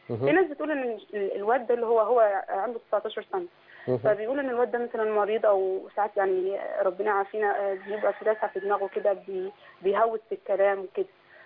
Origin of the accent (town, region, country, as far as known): Upper Egypt, Egypt